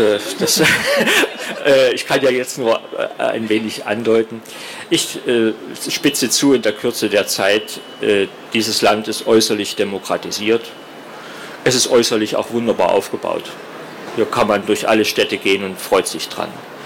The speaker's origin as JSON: {"language": "German", "region": "Saxony", "country": "Germany", "said": "Ja, nun bin ich ein Sachse"}